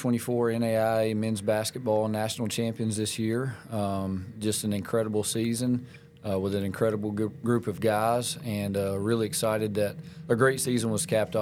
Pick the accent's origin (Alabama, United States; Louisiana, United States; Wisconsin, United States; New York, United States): Alabama, United States; Florence; But, I'm from Florence, Alabama. My dad's a minister. My granddad's a minister in North Alabama. And Alabama, I guess, home, that's my home.